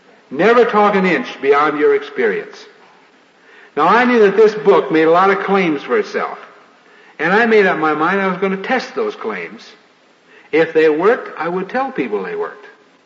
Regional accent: Modesto, California, United States; I remember one day in Modesto, California, which is my hometown, this happened

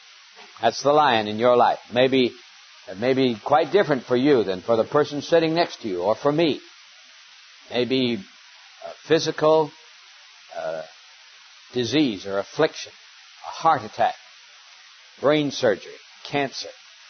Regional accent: Montana, United States; now in California, United States; I grew up in Montana, where, as we often say, we only have two seasons, winter and August.

